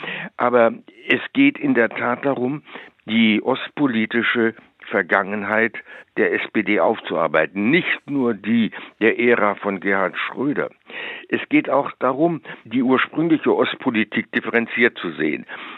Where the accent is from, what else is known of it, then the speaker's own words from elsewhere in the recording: Baden-Württemberg, Germany; also born or lived in Königsberg; Ich bin ein großteils in Württemberg aufgewachsener Königsberger. Die Familie meiner Mutter kam aus dem Baltikum, es war eine deutsch-baltische Familie. Die Familie meines Vaters stammt überwiegend aus Mitteldeutschland